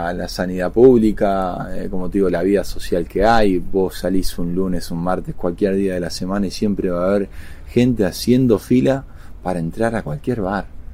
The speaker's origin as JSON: {"language": "Spanish", "country": "Mexico", "said": "A mí, yo que vine de México, me llamó mucho la atención."}